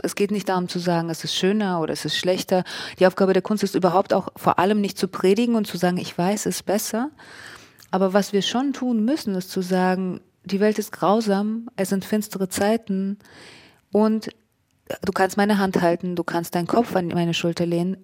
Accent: Russia; first language ru; German is a second language; intensiv mit dem Russischen beschäftigt und ich habe ein sehr zwiespältiges, schwieriges Verhältnis zu meiner Muttersprache, aber ich liebe sie sehr

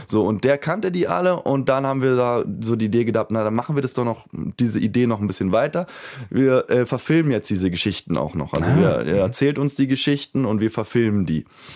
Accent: Berlin, Germany; born there; ich bin ja gebürtiger Berliner

